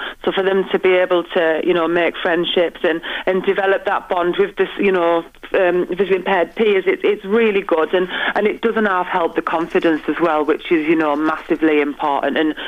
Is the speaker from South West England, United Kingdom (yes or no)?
no; Middlesbrough, North East England, United Kingdom; And I'm from Middlesbrough, so I've just seen the tent myself today.